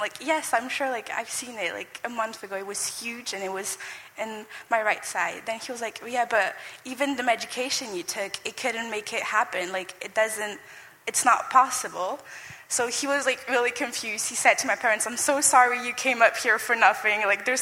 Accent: France; now in Swansea, United Kingdom; I'm from France. I study here in Swansea Medical Engineering.

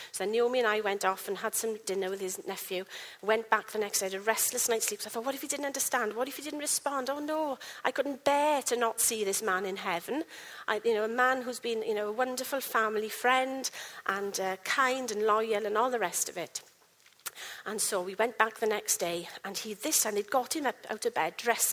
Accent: Wales, United Kingdom; They're all Spanish. I'm Welsh. Nobody knows me.

